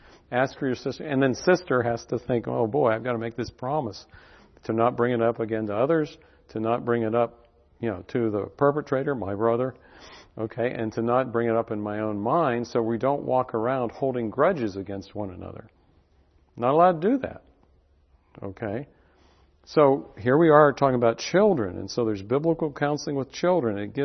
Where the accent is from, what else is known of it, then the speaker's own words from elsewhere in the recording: Clearfield, Pennsylvania, United States; my message as I grew up in Clearfield was, well, you want to be a success, you go out there.